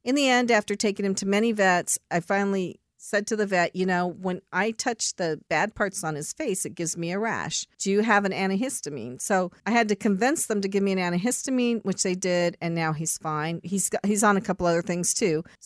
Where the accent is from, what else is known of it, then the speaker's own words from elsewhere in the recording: Seattle, Washington, United States; now in New Jersey, United States; I grew up in Seattle. Yeah. I was like, oh man, I don't know if I could ever live in New Jersey, but I like it. I've been here, lived in New Jersey longer than anywhere I've lived in my adult life.